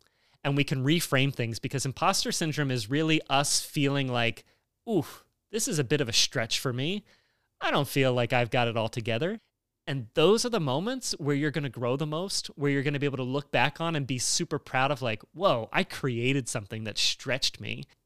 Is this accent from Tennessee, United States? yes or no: no; State College, Pennsylvania, United States; And we're leaving from State College, right? That was my hometown.